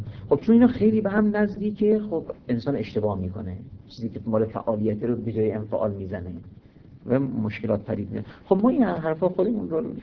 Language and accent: Persian; Iran; ما ایرانی هستیم اینجوری دیگه میبینیم